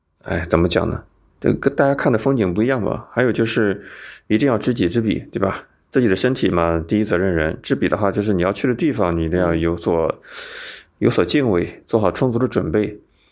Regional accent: China; 我们中国人就喜欢，就你至少拿一个小

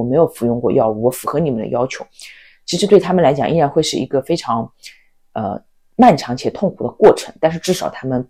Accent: China; 比如说我们是作为中国人，你看到中国队入场的时候，那个是你最骄傲的时刻

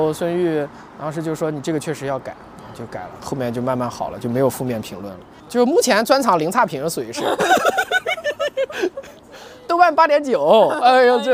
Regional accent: Nanjing, Jiangsu, China; 南京的呀。

